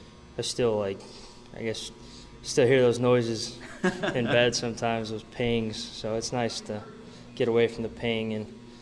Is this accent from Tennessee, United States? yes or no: no; Atlanta, Georgia, United States; Man, I grew up in Atlanta